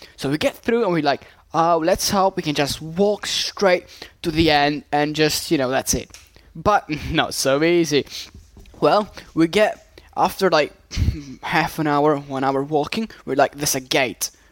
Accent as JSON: {"language": "English", "region": "Sicily", "country": "Italy", "second_language": "English", "said": "from Sicily."}